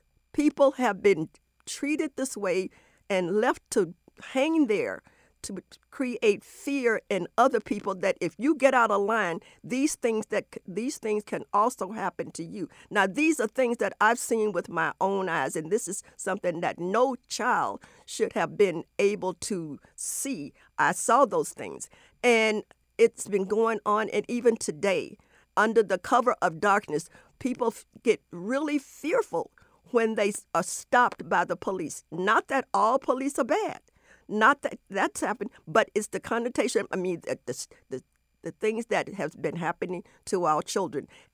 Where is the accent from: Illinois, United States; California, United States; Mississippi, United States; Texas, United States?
Mississippi, United States; Me, as a girl growing up in Mississippi, on my way, my brother and I riding with my mother and father to my grandmother's house, a little town called Rosedale.